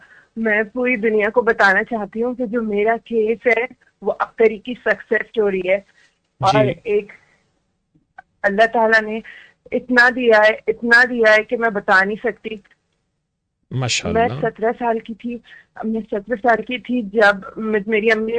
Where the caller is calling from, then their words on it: United States; جی میں امریکہ سے بات کر رہی ہوں